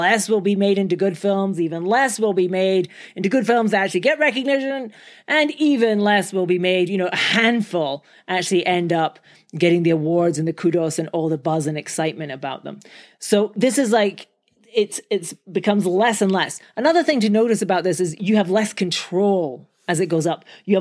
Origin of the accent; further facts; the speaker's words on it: England, United Kingdom; I love it. I'm English. Equally useful.